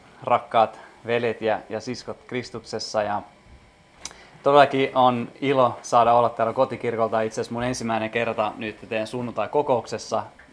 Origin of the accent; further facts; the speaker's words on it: Lahti, Päijät-Häme, Finland; mä oon alun perin itse Lahdesta ja tunnen Reetan. Me ollaan käyty siellä samassa seurakunnassa ja mä oon tullut itse uskoon 2007. Mä oon kristitystä perheestä